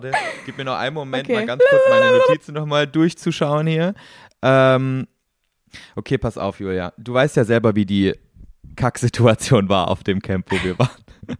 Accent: East Germany, Germany; Ich komme aus Ostdeutschland, da gab es keine Wurfzelte, da gab es nur die mit den Heringen.

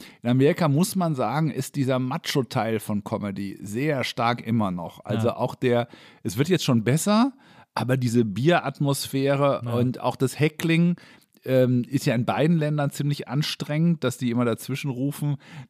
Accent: Germany; wir mussten uns ja in London auch immer anpflaumen lassen als Deutsche

